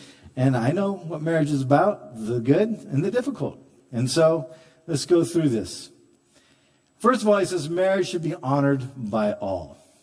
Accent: Northwest, United States; and the people from the South, I was from the Northwest, but they had a lot of people coming up from the South

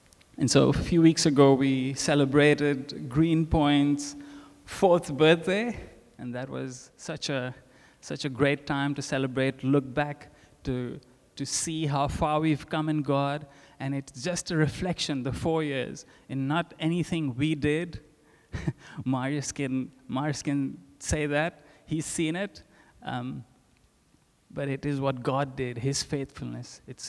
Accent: India; moved away; that's my wife Roxanne. And if you haven't guessed it yet, I am from India. My accent will tell you that. So I grew up in India, I moved here, it's been about 8 years. And Greenpoint, Josh Jane is my home now.

